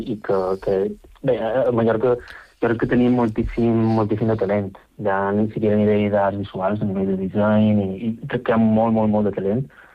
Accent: London, United Kingdom; jo que venc de Londres

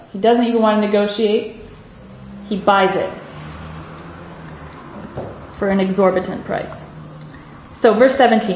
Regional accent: United States; I'm from America, and so we've just had elections

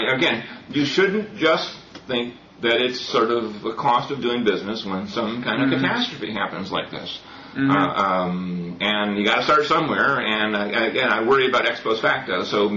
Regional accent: United States; those are the things that, that make me nervous as an American about President Obama.

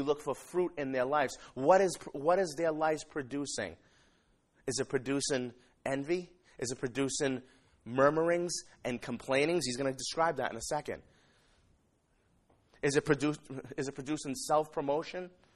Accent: Revere, Massachusetts, United States; in Revere Beach where I'm from. I don't know what's going on over there. So, not that, you know, I'm from Revere, so I'm not knocking yourself.

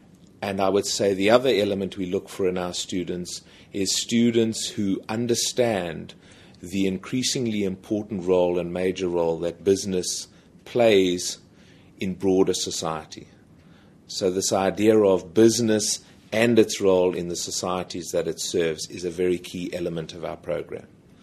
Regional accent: South Africa; now in Netherlands; I speak as a foreigner here, as a South African

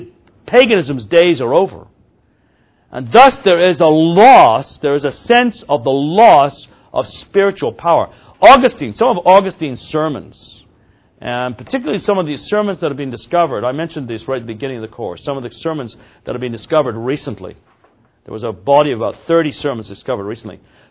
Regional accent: Canada; And being a Canadian, one of the things that Canadians are taught when you go through Canadian history

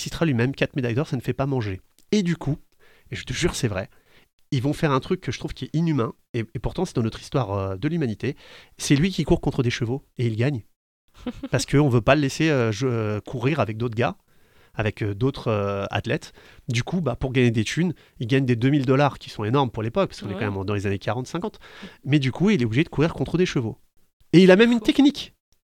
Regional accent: France; Et après, parce qu'on est français

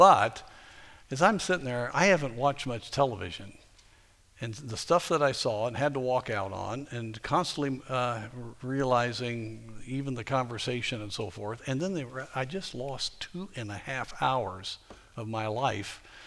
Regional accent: Chicago, Illinois, United States; well, anyway, you know, I feel a little better because I was from Chicago

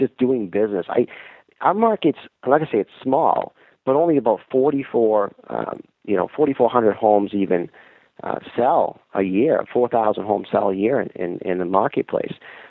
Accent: Boston, Massachusetts, United States; I don't know anyone in Syracuse. I'm a guy from Boston.

